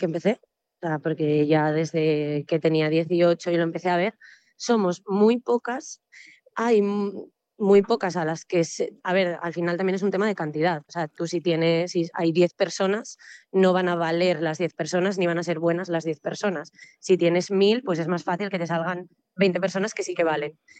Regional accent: Mieres, Asturias, Spain; Entonces empecé muy pronto, yo soy de Mieres, entonces empecé jugando allí en Mieres

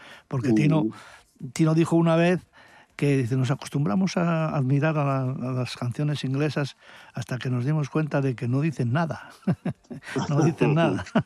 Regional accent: Tudela Veguín, Asturias, Spain; nací y viví desde siempre en Tudela Beguín

